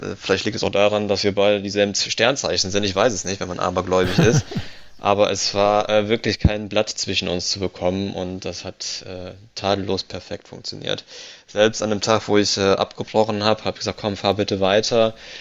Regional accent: Italy; Aber ja, mit beiden Damen, was soll ich sagen als Italiener?

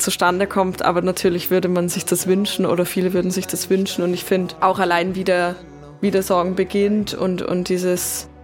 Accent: Austria; Ich bin ja aus Österreich

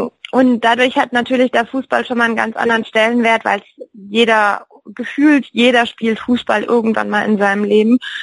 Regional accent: Kaiserslautern, Rhineland-Palatinate, Germany; Ja, ich bin hier groß geworden. Ich komme aus Kaiserslautern, das ist meine Heimat

